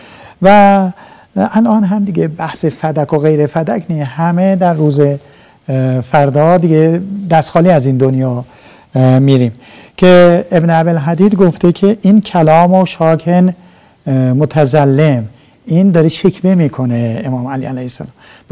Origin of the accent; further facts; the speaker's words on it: Isfahan, Iran; حالا ما اصفهانی هستیم